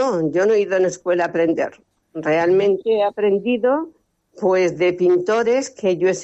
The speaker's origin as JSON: {"language": "Spanish", "town": "Ademuz", "region": "Valencian Community", "country": "Spain", "said": "Soy valenciana, vale. Concretamente de Ademuz, pero valenciana, sí."}